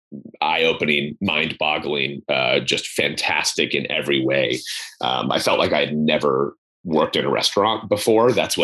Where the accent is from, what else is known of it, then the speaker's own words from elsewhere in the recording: Anchorage, Alaska, United States; moved away as an adult; And so I grew up in Anchorage, Alaska. And so in my hometown, my first job was at an Italian restaurant called Orso, and started there.